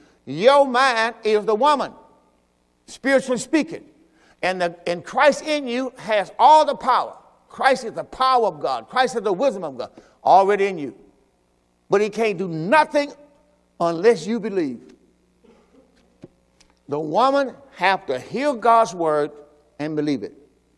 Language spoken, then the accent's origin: English; Mississippi, United States; I'm from Mississippi. We had 3-bedroom in the whole house. Walk out the back, that hog pen, everything.